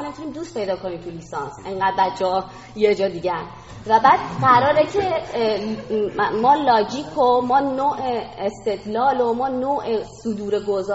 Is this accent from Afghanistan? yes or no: no; Iran; سلام، من از ایران میام.